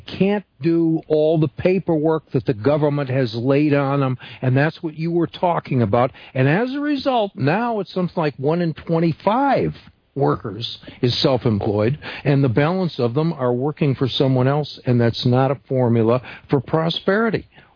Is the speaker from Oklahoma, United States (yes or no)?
no; Crystal Lake, Illinois, United States; Heisler's Bootery, down in Crystal Lake, where I grew up in Illinois.